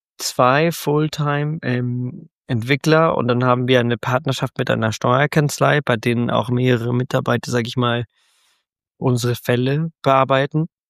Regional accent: Spain; also born or lived in Germany; ich komme ursprünglich aus Spanien, bin aber teilweise in Deutschland aufgewachsen, weil meine Eltern im Auswärtigen Amt tätig waren.

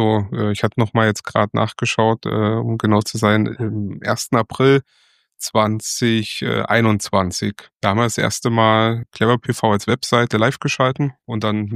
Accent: Thuringia, Germany; now in Bavaria, Germany; Ich komme eigentlich aus Thüringen, bin dort geboren, aufgewachsen, aber nach Bayern ausgewandert, sozusagen Richtung Berge, Richtung Süden.

